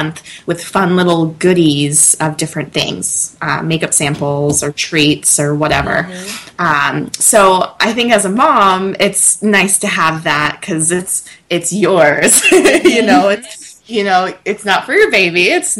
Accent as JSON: {"language": "English", "region": "Oregon", "country": "United States", "said": "You know, I'm not a Seattle native. I'm from Oregon."}